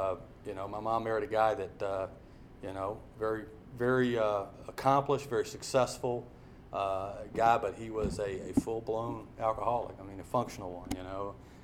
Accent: Marietta, United States; I was born in Marietta. I'm a native, you know.

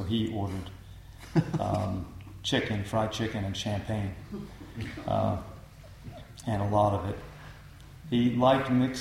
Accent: London, United Kingdom; my dear friend Dieter Cole, who I grew up with in London

